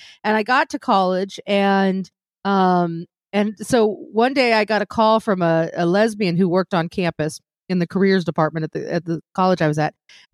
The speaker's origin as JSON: {"language": "English", "region": "Wyoming", "country": "United States", "tie": "born or raised there", "said": "But that's kind of how it was, you know, growing up in Wyoming."}